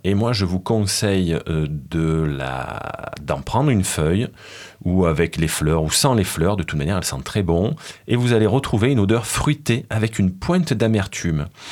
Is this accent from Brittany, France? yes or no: no; Provence-Alpes-Côte d'Azur, France; les amandes de Provence, mon pays d'origine.